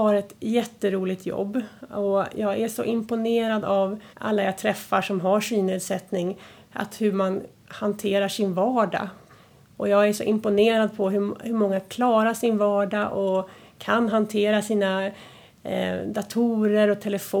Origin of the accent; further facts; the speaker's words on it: Stockholm, Stockholm County, Sweden; now in Hälsingland, Sweden; i grund och botten så är jag från Stockholm och det brukar höras med min dialekt. Även om den är lite blandad med lite hälsingemål. För det är där jag bor i dagsläget då, i Hälsingland.